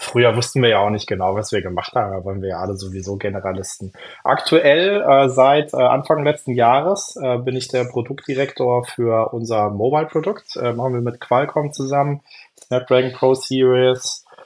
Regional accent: Darmstadt, Hesse, Germany; ich komme aus Hessen, Darmstadt, das ist so eine Quake-Hochburg.

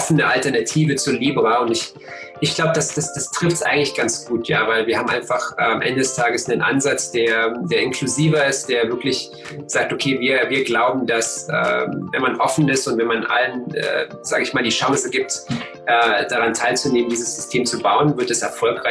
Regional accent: Cottbus, Brandenburg, Germany; du, ich bin in Cottbus aufgewachsen

